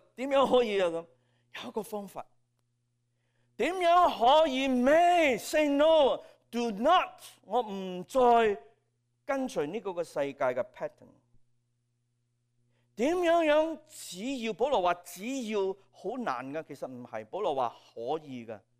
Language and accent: Chinese; China; 我们中国人比较近近东的世界，保罗那时的背景，我们姑且用这个心思意念将它涵盖了